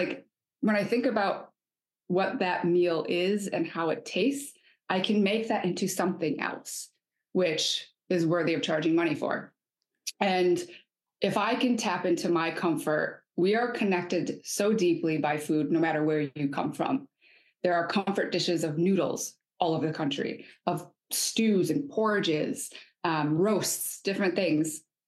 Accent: Michigan, United States; It is a combination of a lot of different things in my life, from childhood to adulthood, travels or growing up in Michigan.

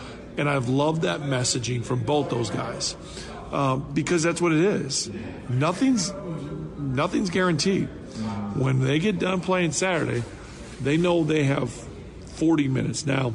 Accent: Wisconsin, United States; being from Wisconsin, growing up in Wisconsin, that meant a lot.

